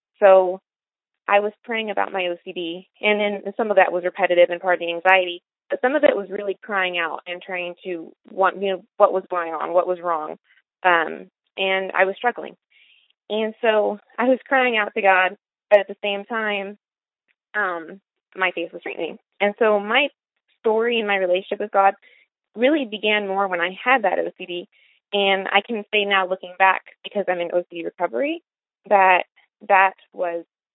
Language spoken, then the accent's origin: English; Texas, United States; All right. Well, to start off, I am from Texas. I will be 25 next week, actually. I was raised in a Christian household.